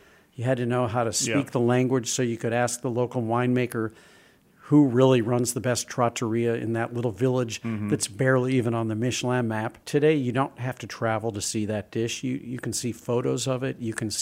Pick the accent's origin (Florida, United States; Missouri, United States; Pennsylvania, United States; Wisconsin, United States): Missouri, United States; St. Louis; So I grew up in St. Louis, and my dad was a travel agent.